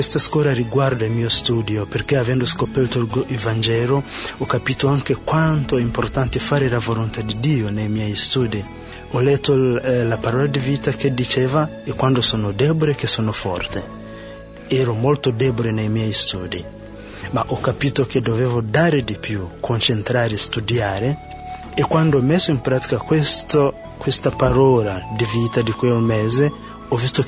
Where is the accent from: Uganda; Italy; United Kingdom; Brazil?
Uganda; Italian is a second language; vengo dall'Uganda